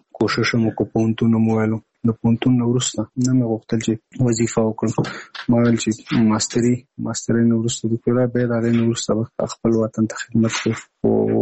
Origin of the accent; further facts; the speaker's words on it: Nangarhar, Afghanistan; now in Kabul, Afghanistan; زموږ کور په ننګرهار کې دی، زه په کابل کې یم دلته